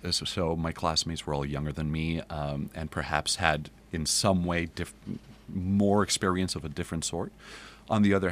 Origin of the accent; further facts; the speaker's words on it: Montreal, Quebec, Canada; now in New York City, United States; I am from Montreal. I am now based in New York City.